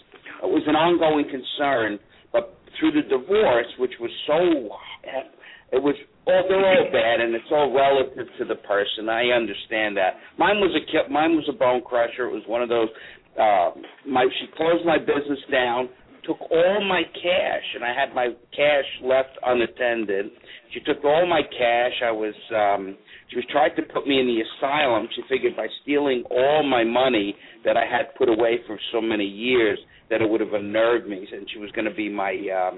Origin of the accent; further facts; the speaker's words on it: New York, United States; I'm from New York.